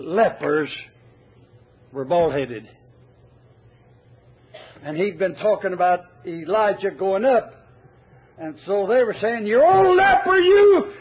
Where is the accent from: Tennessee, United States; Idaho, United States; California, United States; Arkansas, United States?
Tennessee, United States; I just said … we're from Tennessee.